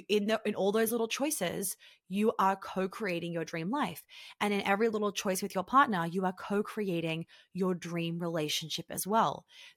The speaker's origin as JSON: {"language": "English", "country": "Australia", "accent": "Australian", "lives_now": "United States", "said": "I'm not used to it anymore because I hang around Americans all the time. But then when I'm back in Australia, I'm like, oh God, we do sound a little bit like bogans."}